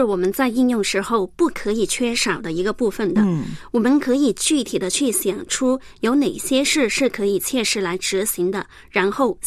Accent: China; 这些加起来就和我们中国人说的修身齐家治国平天下有异曲同工的意思。

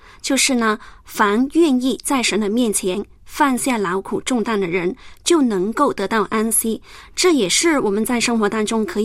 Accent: China; 这些加起来就和我们中国人说的修身齐家治国平天下有异曲同工的意思。

